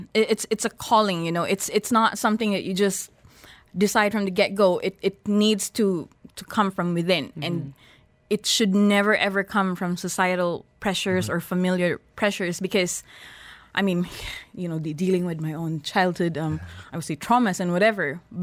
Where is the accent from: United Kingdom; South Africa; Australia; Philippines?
Philippines; I mean, look, I'm Filipino, right?